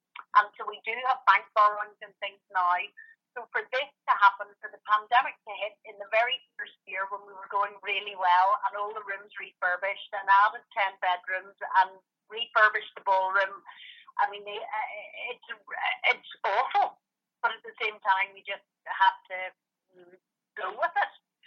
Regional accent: Belfast, Northern Ireland, United Kingdom; I grew up in Belfast, yes. So I went to, my dad's an optometrist from Belfast and my mum was a solicitor in Belfast, and we grew up it's just outside the city centre in a wee place called Dunmurray.

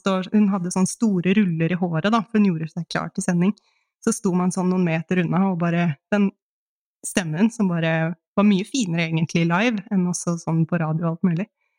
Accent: Asker, Akershus, Norway; moved away as an adult; also born or lived in Canada; I Kanada, og så når jeg var 6 år så flyttet vi tilbake til Norge. Vokste opp på Nesbru I Asker.

